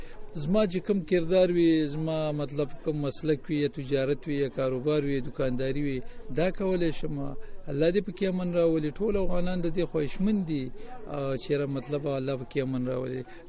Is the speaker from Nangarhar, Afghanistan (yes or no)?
yes; Ghani Khel, Nangarhar, Afghanistan; now in Peshawar, Pakistan; او زه دلته د پېښور اوسېدونکي یم. مبره د ننګرهار ولایت د غنیخیل ولسوالۍ